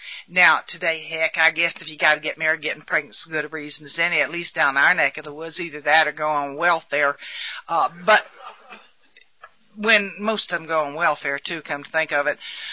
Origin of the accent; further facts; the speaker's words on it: Florida, United States; I come from Florida, is where I come from.